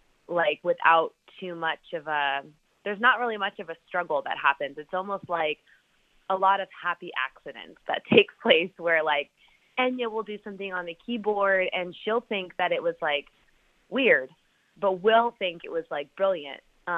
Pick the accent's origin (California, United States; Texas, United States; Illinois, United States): California, United States; Long Beach; We're all from Long Beach, but now live in different areas. Like our bassist is in L.A. and our drummer and keyboardist live more inland. And Matt and Eric and I are still in Long Beach.